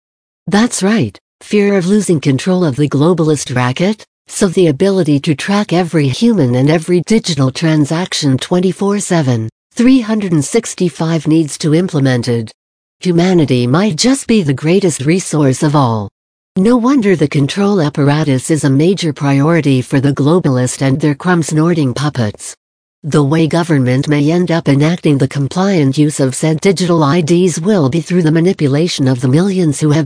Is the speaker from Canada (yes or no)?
yes; Canada; Being a Canadian citizen that truly cares about responsibility, accountability, true sovereignty, hard work, honesty, intelligent governance, vigilance, and other life-affirming positive attributes, I wrote this article